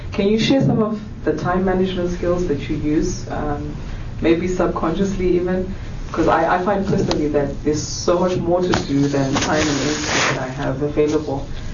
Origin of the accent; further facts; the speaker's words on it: Zimbabwe; I'm a Hubert Humphrey Fellow, and I'm from Zimbabwe.